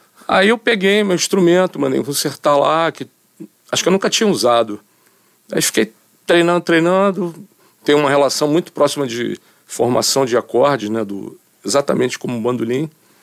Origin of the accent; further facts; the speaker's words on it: Rio de Janeiro, Brazil; bloco, escola de samba ali na subúrbio carioca ali da Leopoldina, onde eu fui criado.